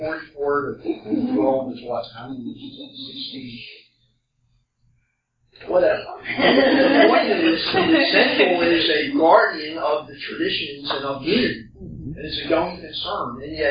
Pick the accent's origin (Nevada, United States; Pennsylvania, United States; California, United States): Pennsylvania, United States; Philadelphia; This guy from Philly, my hometown, came up and wrote an article in the Saturday Evening Post.